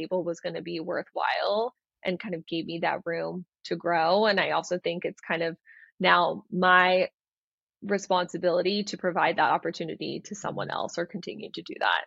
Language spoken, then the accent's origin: English; Florida, United States; now in California, United States; I'm from Florida, so USC really became kind of my home in California.